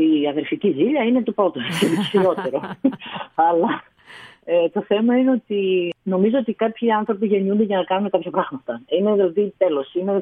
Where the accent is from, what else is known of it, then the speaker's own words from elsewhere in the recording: Thessaloniki, Central Macedonia, Greece; moved away as an adult; now in Lamia, Greece; Μέχρι τη στιγμή που έφυγα, όταν ήμουνα 24, νομίζω στα 24-25 ήταν που έφυγα από Θεσσαλονίκη. Μέχρι τότε, πανεπιστήμιο εκεί, στα τεφά Θεσσαλονίκης, και κανονικά δουλειά, τα πάντα.